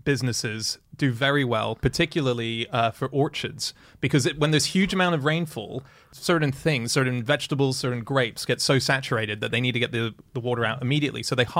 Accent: Hong Kong; Kind of, but I grew up in Hong Kong, which was all humid all the time.

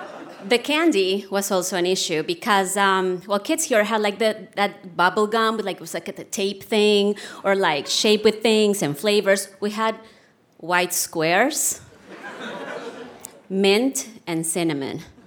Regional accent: Colombia; English is a second language; I grew up in Colombia at a time where the government was very much protecting national industries, so there were no imports allowed.

